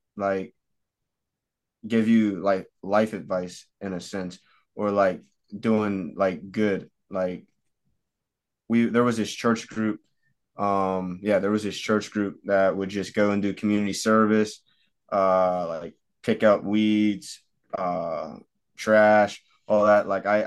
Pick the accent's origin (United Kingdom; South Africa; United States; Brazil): United States; Staunton Heights, Pennsylvania; I grew up in Staunton Heights, ended up going to Sunnyside for elementary school, and then Starrett for middle school